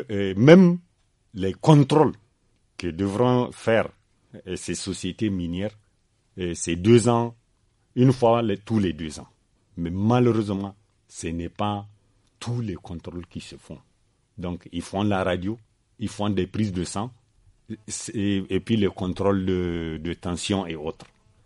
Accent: Niamey, Niger; Bon, je suis de Niamey. Je suis né, j'ai grandi à Niamey.

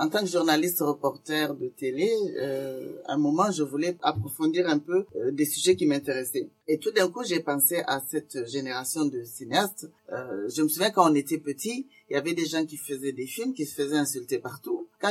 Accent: Niamey, Niger; je suis Peul, mais de culture sans règne. Et même Jarma, parce que j'ai grandi à Niamey, mais on est Tilaberi.

